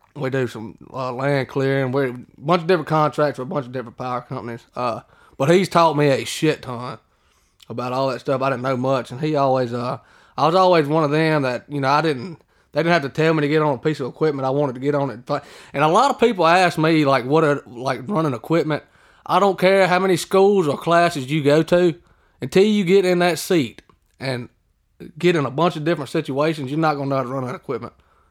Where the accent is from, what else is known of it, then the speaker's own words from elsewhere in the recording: Mississippi, United States; Well, I'm from a lot of y'all know that I'm from Mississippi. All right. Nanawea. And I know y'all don't know what the hell that is or where it is. It's a little bitty town, about 200 people in it. But that's where I lived all my life.